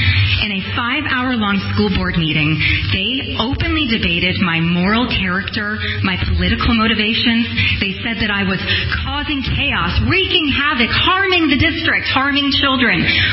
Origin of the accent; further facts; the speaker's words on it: Rhode Island, United States; I am a mother from Rhode Island